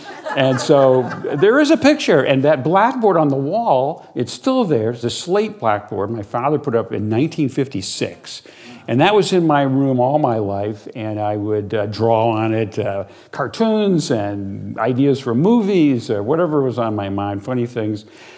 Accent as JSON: {"language": "English", "town": "Syracuse", "region": "New York", "country": "United States", "tie": "born or raised there", "said": "In my case, I grew up in Syracuse, New York, and this is my neighborhood back in the 1950s, taken from the hill across the street."}